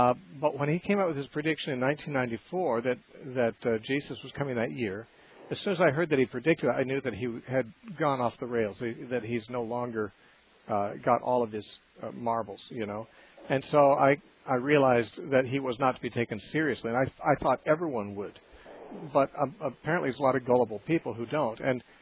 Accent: Santa Cruz, California, United States; our next call is Gabriel from Santa Cruz, California, my hometown.

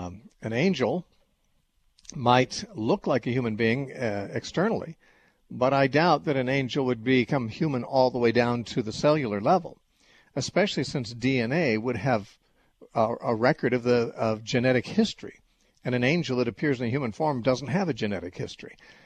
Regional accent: San Bernardino, California, United States; born there; I was born in San Bernardino, and we were living there

